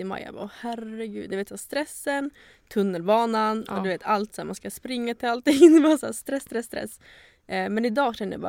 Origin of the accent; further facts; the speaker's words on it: Luleå, Norrbotten County, Sweden; moved away as an adult; now in Stockholm, Sweden; Jag är 24 år. Född och uppvuxen i Luleå. Och sen ett år efter gymnasiet så flyttade jag till Stockholm